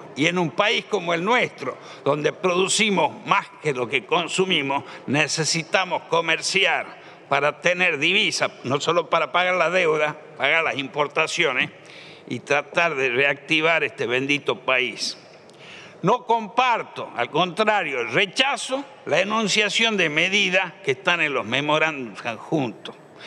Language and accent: Spanish; Salta, Argentina; yo vengo de Salta